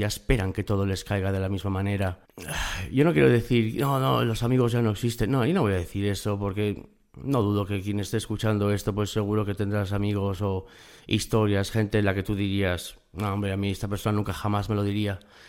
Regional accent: United States; por lo menos yo me crié en Estados Unidos

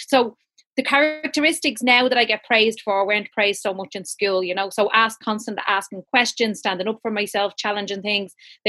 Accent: Killinarden, Leinster, Ireland; Growing up in Killinarden, there was a mixture of having this amazing community with a huge sense of loyalty and friendship

